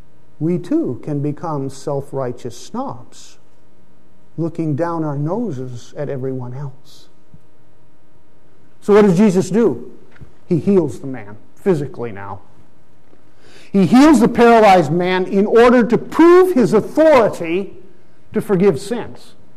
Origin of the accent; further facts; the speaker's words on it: Pakistan; moved away; When I grew up in Pakistan as a child, I saw the paradox of this.